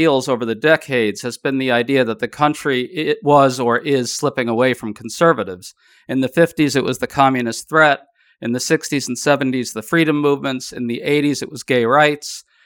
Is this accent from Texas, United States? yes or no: no; New York City, New York, United States; I grew up in New York City, and my grandparents actually lived right near Jamaica Estates in Queens, which is where Trump grew up.